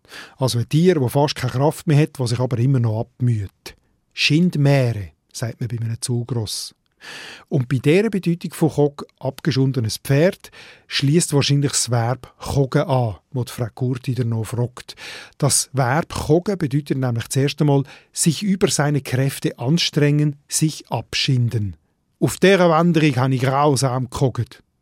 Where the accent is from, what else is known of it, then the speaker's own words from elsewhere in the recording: Solothurn, Switzerland; Dort, wo ich herkomme, im Solothurner Schwarzbubenland, dort sagt man übrigens Masperli.